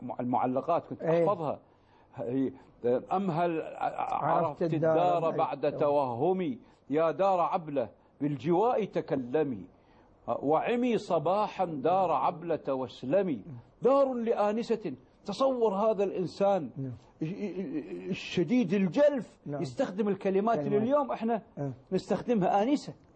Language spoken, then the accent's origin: Arabic; Kuwait; born or raised there